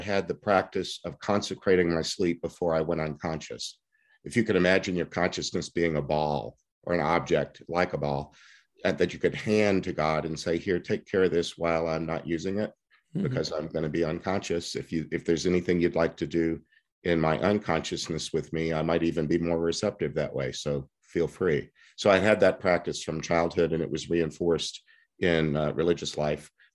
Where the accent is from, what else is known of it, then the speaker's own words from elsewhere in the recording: Texas, United States; born there; Well, it started in Texas when I was born in Southeast Texas in 1956, and I was raised in a Catholic home.